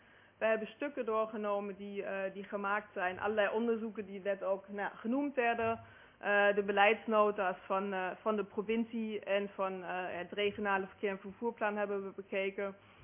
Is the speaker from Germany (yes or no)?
yes; Germany; accent: German; Dutch is a second language; U hoort mijn Duits accent.